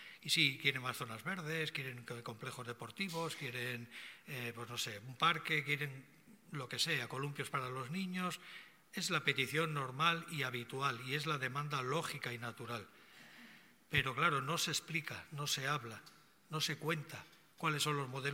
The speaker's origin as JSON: {"language": "Spanish", "town": "Luchana", "region": "Basque Country", "country": "Spain", "said": "Mire, yo soy de Luchana. Soy de Luchana. Mi familia y mis amigos están en Luchana."}